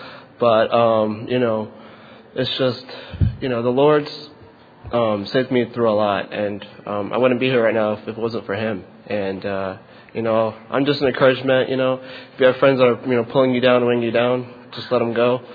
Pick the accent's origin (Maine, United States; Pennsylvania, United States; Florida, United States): Florida, United States; Sanford; I'm from Sanford, Florida.